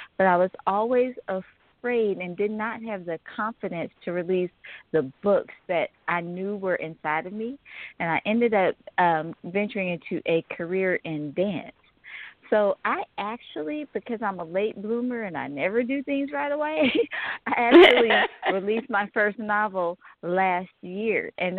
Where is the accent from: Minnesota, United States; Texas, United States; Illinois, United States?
Texas, United States; Dallas; I'm out of Dallas, Texas